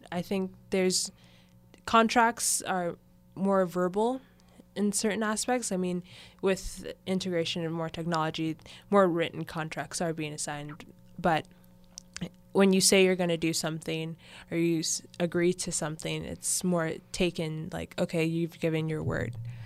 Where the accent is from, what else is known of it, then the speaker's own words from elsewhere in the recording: Pasadena, California, United States; If you're just an American like me, born and raised in Pasadena